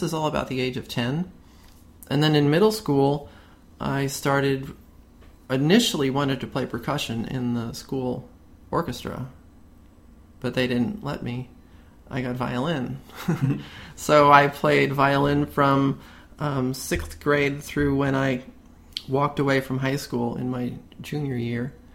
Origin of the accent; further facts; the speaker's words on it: New York City, New York, United States; So whenever we had a pretty tight family, I grew up in New York City, and we'd go for Christmas or we'd go for other events, and there'd be acoustic guitars.